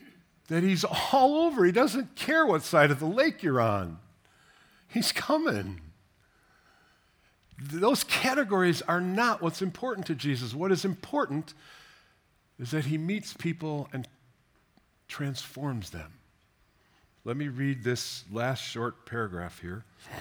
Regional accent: United States; I'm an American. How dare you question? What? I'm a pastor.

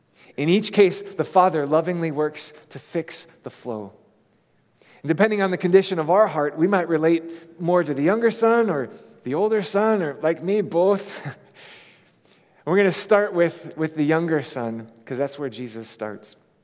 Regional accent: Hawaii, United States; Many of you know I grew up in Hawaii, beautiful place, but I was teased mercilessly as a child because I didn't look like my peers.

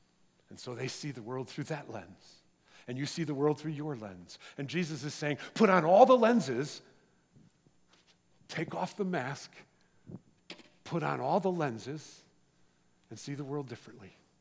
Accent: United States; I'm American, friends. I served in the United States Navy for 6 years.

